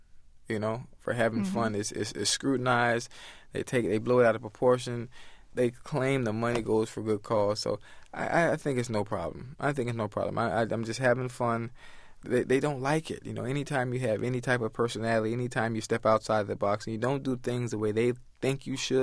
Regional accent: Miami, Florida, United States; I'm from Liberty City, you know, which is a rough area in Miami-Dade County.

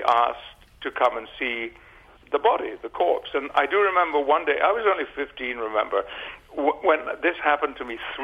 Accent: Yorkshire and the Humber, United Kingdom; I did, yes. I grew up in the West Riding of Yorkshire.

